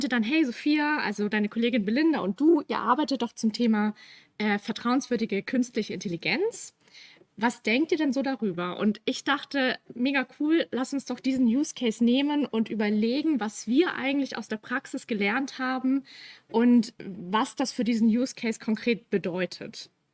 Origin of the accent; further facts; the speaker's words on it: Bavaria, Germany; Ich komme aus Bayern, das merkt man vielleicht.